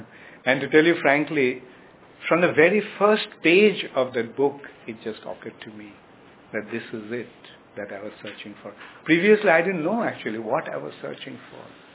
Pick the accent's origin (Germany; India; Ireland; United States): India; I was in Europe. I'm Indian. I'm born Indian. I was in Europe